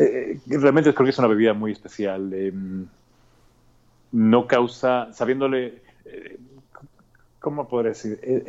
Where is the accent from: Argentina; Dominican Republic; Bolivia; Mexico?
Mexico; Bueno, yo soy, como buen mexicano, cualquier bebida de agave, ¿no?